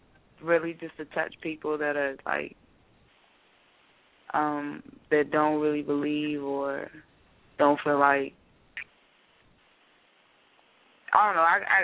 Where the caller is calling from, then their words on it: Virginia, United States; I'm calling from Virginia.